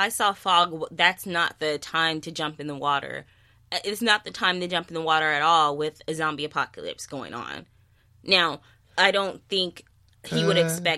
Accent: San Diego, California, United States; Now, they talked about San Diego a lot this episode, and I'm from San Diego.

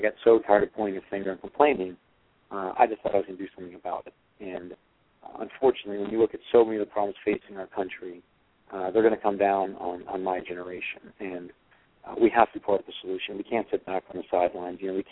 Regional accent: Florida Keys, Florida, United States; My background, actually, I was born and raised in the Florida Keys, and got a degree from the University of Miami in finance and accounting.

